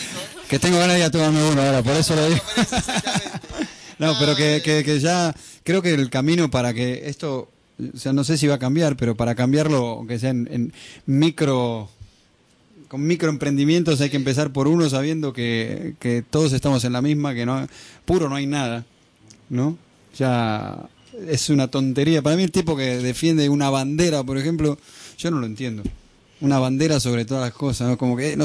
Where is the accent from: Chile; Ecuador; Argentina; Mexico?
Argentina; born there; García Márquez nació en Colombia y yo nací en Argentina.